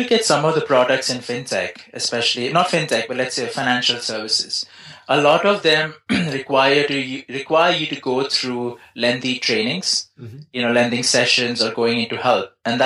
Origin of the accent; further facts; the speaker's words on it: India; I'm originally from India, and one of the good things in India is that even during my school days, we had a little bit of coding.